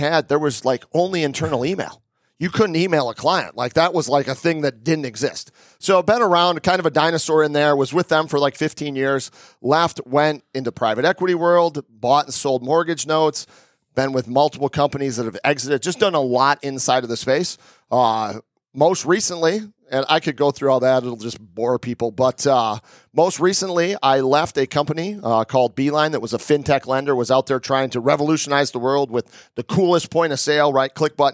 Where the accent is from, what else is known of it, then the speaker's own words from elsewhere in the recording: Michigan, United States; So I came from my mom, Northern Michigan guy.